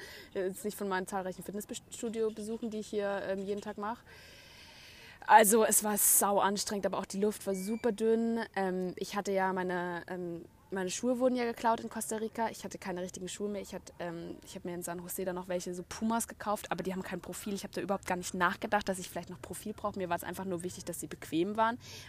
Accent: Munich, Bavaria, Germany; wir kommen aus München, ich komme aus München

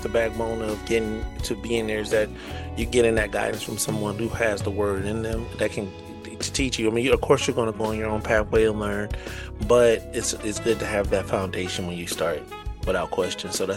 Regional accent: Peoria, Illinois, United States; My life story, born and raised in Peoria, Illinois. Nice little small town, not too small, probably about 125,000 people. But growing up here, you know, I was always a kid growing up in the Word of God.

